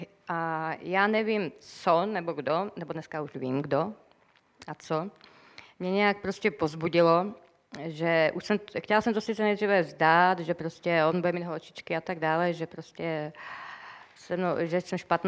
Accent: Wallachia, Czechia; Začali jsme chodit do apoštolské církve u nás na Valašsku, já pocházím z Valašska.

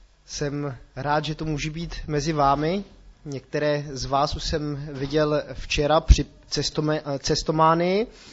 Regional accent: Switzerland; also born or lived in Plzeň, Czech Republic; Já jsem původem z České republiky, narodil jsem se v Plzni, ale od roku 1994 jsem vyrůstal ve Švýcarsku

